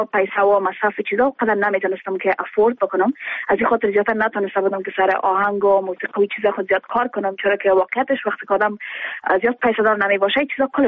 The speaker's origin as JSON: {"language": "Persian", "country": "Afghanistan", "said": "من از افغانستان هستم، ولایتش فکر میکنم فرق نمیکنم که از کجای افغانستان، ما شما افغان هستیم"}